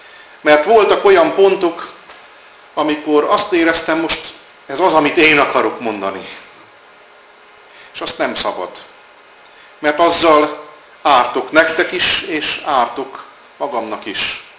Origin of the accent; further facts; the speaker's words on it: Debrecen, Hajdú-Bihar, Hungary; Én homokkerti vagyok, Debrecen homokkerti részén nőttem föl.